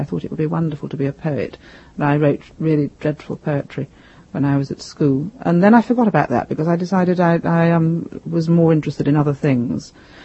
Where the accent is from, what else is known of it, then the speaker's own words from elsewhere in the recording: Sheffield, Yorkshire and the Humber, United Kingdom; I grew up in South Yorkshire, which is the sort of north of England that I describe in A Natural Curiosity. And it was, in those days, a very prosperous steel city, Sheffield, where I was born.